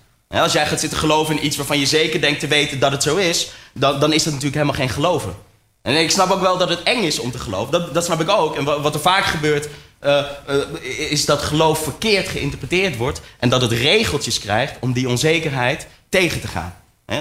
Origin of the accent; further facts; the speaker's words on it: North Holland, Netherlands; ik ben opgegroeid in het Gooi.